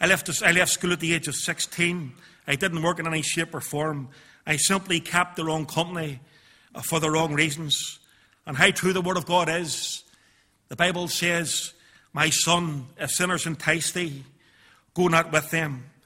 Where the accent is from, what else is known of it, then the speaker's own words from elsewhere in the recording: Belfast, Northern Ireland, United Kingdom; I was brought up in East Belfast. I've got three brothers and four sisters. I don't come from a Christian background whatsoever. My mother and father were not religious in any shape or form.